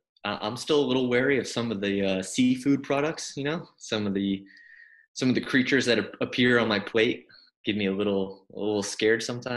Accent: United States; moved away as an adult; now in Japan; I'm from America, like you just said, and I've been living in Japan for about 3.5 years with my wife.

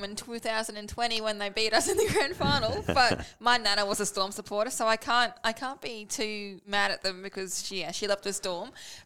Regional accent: Queensland, Australia; because I'm from Queensland

